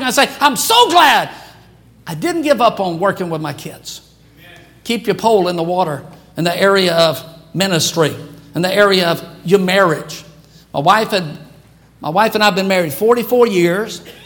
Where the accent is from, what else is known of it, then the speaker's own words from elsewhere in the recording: Baton Rouge, Louisiana, United States; Years later, I was on church staff in my hometown, Baton Rouge.